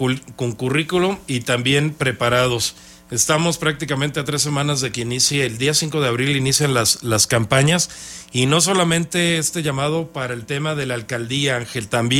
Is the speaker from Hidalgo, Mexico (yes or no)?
no; Querétaro, Mexico; born there; Hemos crecido como nunca lo pensamos quienes nacimos aquí en Querétaro